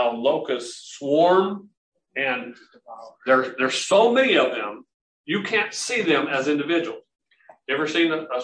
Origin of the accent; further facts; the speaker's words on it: Chandler, Arizona, United States; Read one this morning about a church in my hometown of Chandler.